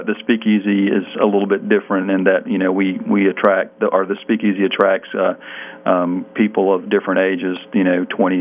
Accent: South Carolina, United States; Because I grew up here in South Carolina, it gets real cold.

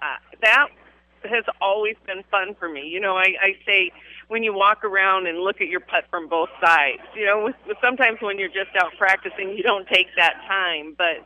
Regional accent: South Dakota, United States; I grew up in South Dakota

